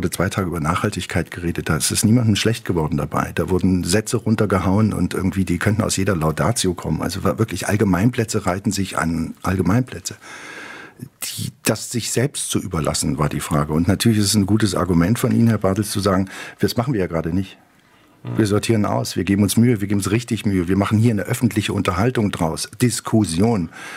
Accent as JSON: {"language": "German", "country": "Germany", "tie": "born or raised there", "said": "Und ich bin in der DDR groß geworden."}